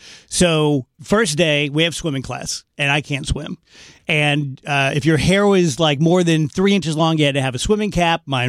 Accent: South Roxana, Illinois, United States; That was one of the things about growing up in South Roxana is I had a ton of fun.

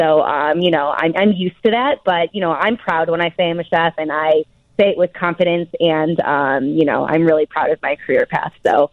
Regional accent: Hinsdale, Illinois, United States; I was actually born and raised out in Hinsdale, but I have, my sister actually lives in Arlington Heights

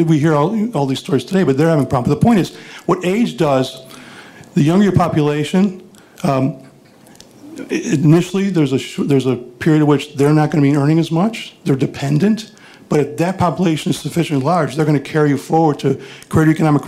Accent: Chicago, Illinois, United States; now in Houston, United States; My hometown, Chicago, there's a significant crime problem there.

